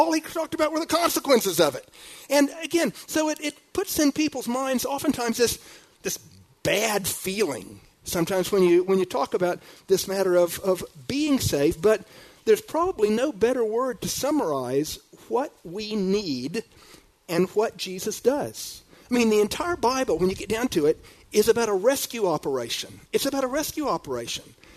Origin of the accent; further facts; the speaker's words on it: Southern United States, United States; I mean, I grew up in the South